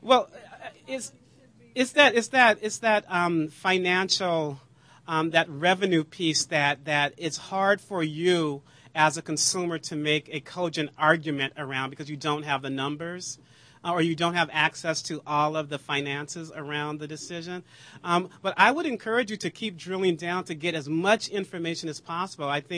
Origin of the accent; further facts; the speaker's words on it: Berkeley, California, United States; Well, I'm from Berkeley, so you know I'm down with that.